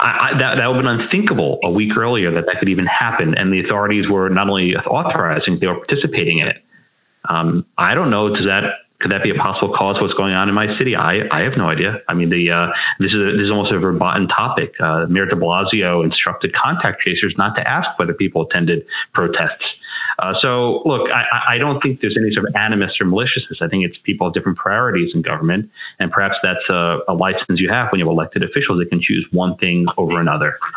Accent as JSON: {"language": "English", "town": "Houston", "region": "Texas", "country": "United States", "tie": "born or raised there", "said": "in my hometown of Houston"}